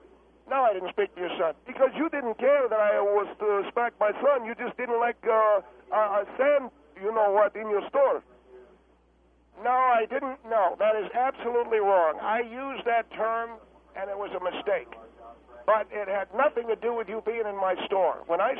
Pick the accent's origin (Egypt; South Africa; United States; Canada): Egypt; I'm not from Iraq, sir. I'm from Egypt.